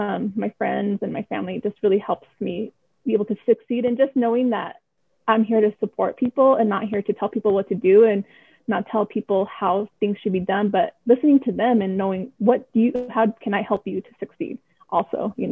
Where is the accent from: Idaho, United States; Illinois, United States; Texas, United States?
Idaho, United States; I mean, I was born and raised in Idaho, so I have family here and I have ties here.